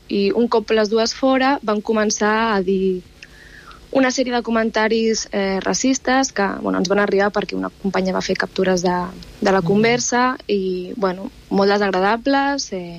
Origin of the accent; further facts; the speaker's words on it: Sant Vicenç dels Horts, Catalonia, Spain; A Sant Vicenç dels Horts.